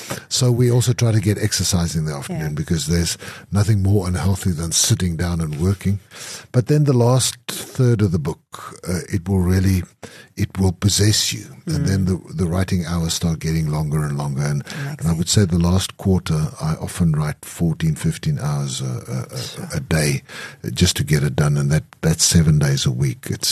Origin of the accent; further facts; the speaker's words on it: Klerksdorp, North West, South Africa; You know, I grew up in Klerksdorp in what is today the Northwest Province, in a mining town where there were no writers